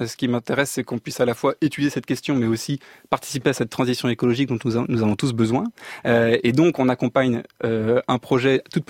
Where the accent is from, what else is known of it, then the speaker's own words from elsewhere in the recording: Canada; also born or lived in France; Je suis canadien et français, j'ai deux nationalités. Et cet été, j'ai pris l'avion pour aller voir ma famille au Canada.